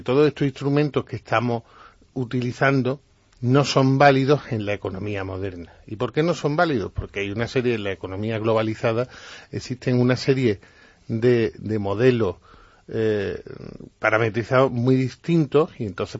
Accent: Spain; yo sigo siendo español.

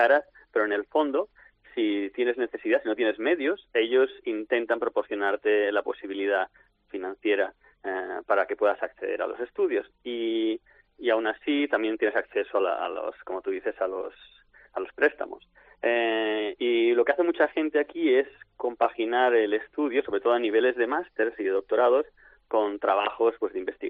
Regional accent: Spain; now in United States; Nosotros como españoles, pues sí, también nos organizamos cosas

